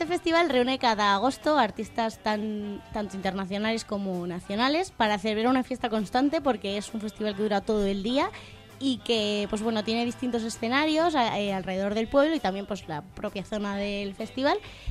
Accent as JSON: {"language": "Spanish", "region": "Castile and León", "country": "Spain", "said": "Bueno, y yo vuelvo otra vez para mi tierra, vuelvo a Ávila y a la Sierra de Gredos"}